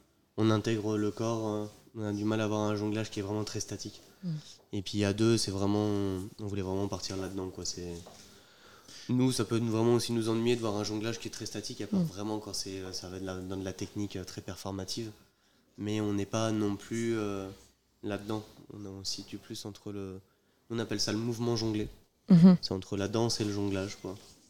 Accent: Brittany, France; on vient de Bretagne, franchement, on est venu dans le sud

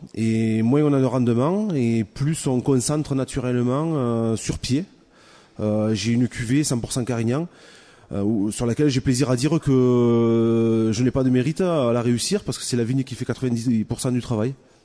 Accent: Saint-Nazaire, Occitanie, France; D'un petit village qui s'appelle Saint-Nazaire, à côté de Perpignan, entre Perpignan et Canet-Plage exactement.

